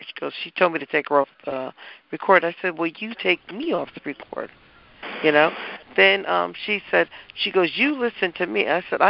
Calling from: Connecticut, United States; I'm calling from Connecticut.

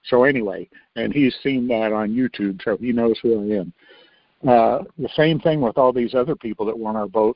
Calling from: Texas, United States; Okay, I'm in Texas.

